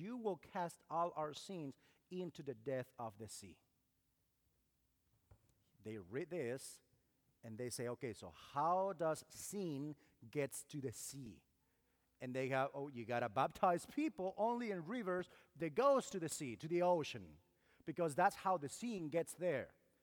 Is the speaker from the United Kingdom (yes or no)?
no; Argentina; now in Costa Rica; I am originally from Argentina, but I live in Costa Rica. My wife is from Costa Rica.